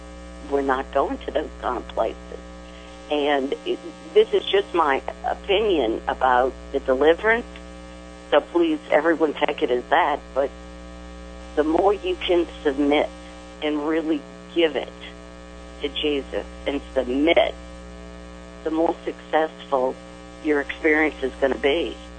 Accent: New Orleans, Louisiana, United States; We're from New Orleans, and there's a lot of things here that, you know, you shouldn't have anything to do with.

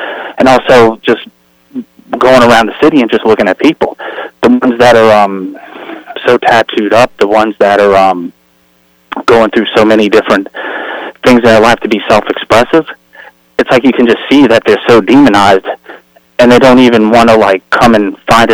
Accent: Meadows, Louisiana, United States; I'm from Meadows, Louisiana, which is actually a suburb of New Orleans.

